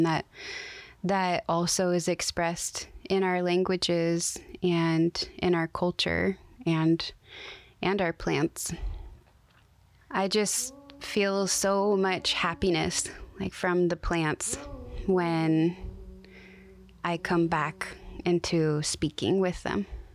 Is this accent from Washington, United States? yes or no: yes; Seattle, Washington, United States; also born or lived in Ketchikan; now in Mount Vernon, United States; And I grew up mostly around the Seattle area and Ketchikan, and I've been living most currently in Swinomish territory, aka Mount Vernon.